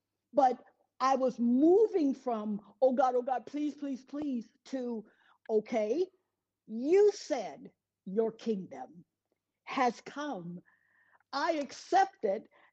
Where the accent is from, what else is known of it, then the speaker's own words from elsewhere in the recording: Mississippi, United States; I grew up in Mississippi in the 70s.